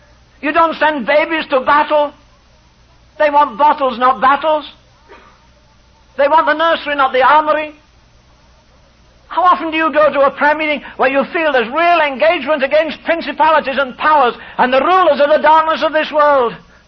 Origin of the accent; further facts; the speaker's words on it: England, United Kingdom; not because I'm English, forget my tongue, I wouldn't have stayed here since 1950.